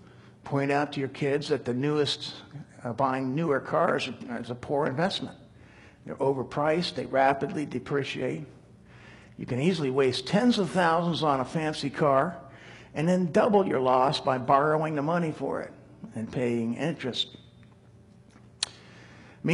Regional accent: Scotland, United Kingdom; Some people say maybe I just come by this because I'm Scottish

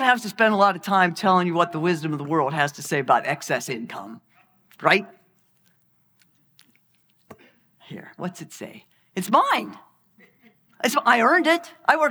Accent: United States; born there; I was born in America.

